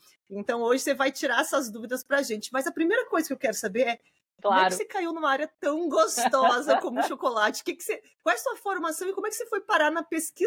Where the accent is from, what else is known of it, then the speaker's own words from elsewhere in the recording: Porto Alegre, Rio Grande do Sul, Brazil; Eu sou de Porto Alegre